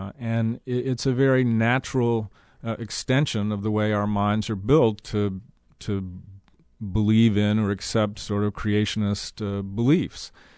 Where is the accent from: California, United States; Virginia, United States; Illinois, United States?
Virginia, United States; Alexandria; also born or lived in Washington, D.C.; I was born in Washington, D.C., raised in Alexandria, Virginia.